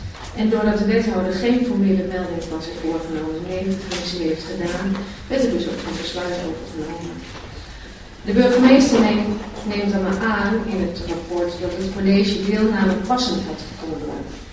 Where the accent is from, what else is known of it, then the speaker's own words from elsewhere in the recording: Overijssel, Netherlands; In Twente, waar ik vandaan kom, wellicht hoort u dat nog wel eens, deels soms